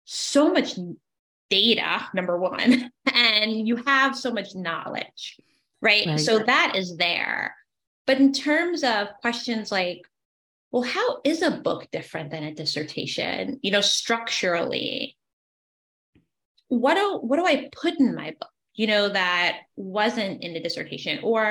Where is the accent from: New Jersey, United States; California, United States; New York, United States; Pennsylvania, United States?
New York, United States; I am a New Yorker